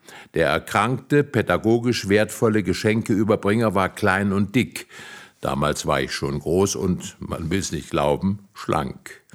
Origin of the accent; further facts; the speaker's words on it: Eisenberg, Thuringia, Germany; born there; Ich bin in Eisenberg im Holzland geboren.